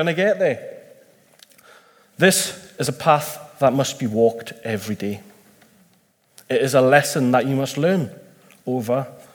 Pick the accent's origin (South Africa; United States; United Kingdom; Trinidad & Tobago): United Kingdom; Newcastle, North East England; Now, I grew up in Newcastle